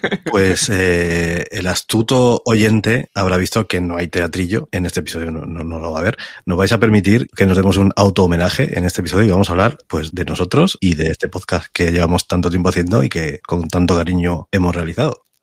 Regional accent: Segovia, Castile and León, Spain; also born or lived in Santander / Jaén; porque yo nací en Santander, pero luego me crié, hasta los 8 años estuve viviendo en Jaén, luego nos mudamos a Segovia, que es de donde yo me considero realmente, ahí pasé toda mi adolescencia y mi juventud

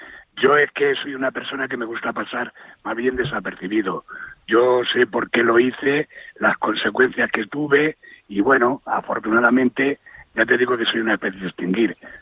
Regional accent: Community of Madrid, Spain; al ser madrileño, pues es de los equipos de Madrid

